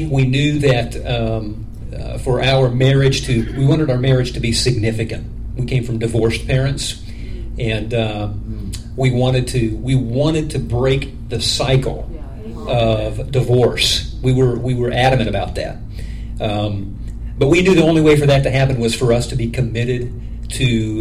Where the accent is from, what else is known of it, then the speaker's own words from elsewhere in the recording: Illinois, United States; now in Nashville, United States; I'm originally from Illinois. Laura's a native of Nashville, one of the few.